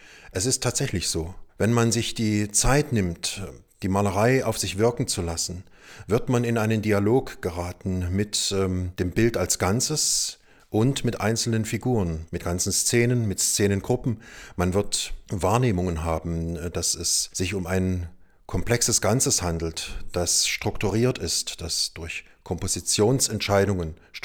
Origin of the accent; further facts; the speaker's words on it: Dresden, Saxony, Germany; Ich selbst bin gebürtiger Dresdner.